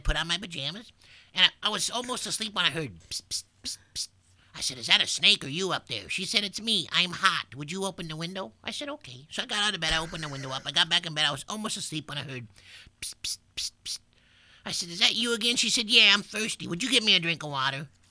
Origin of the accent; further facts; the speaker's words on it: Brainerd, Minnesota, United States; Well, I'm from Brainerd, Minnesota. Population 11,750.